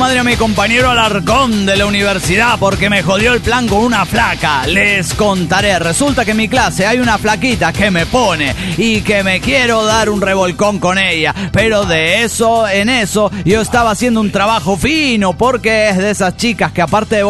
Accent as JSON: {"language": "Spanish", "region": "Tarija", "country": "Bolivia", "said": "de Tarija, Bolivia."}